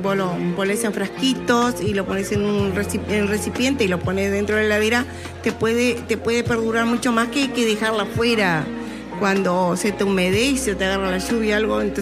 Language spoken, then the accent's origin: Spanish; Bella Unión, Artigas, Uruguay; yo soy de Bella Unión … soy una productora, era cañera